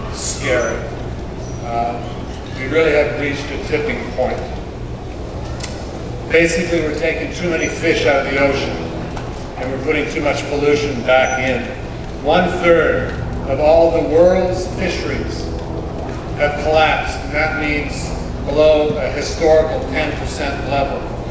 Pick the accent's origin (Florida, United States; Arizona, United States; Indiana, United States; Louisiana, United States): Arizona, United States; So anyway, I grew up in Arizona. My father's a director of a museum and a research center in Flagstaff, Arizona.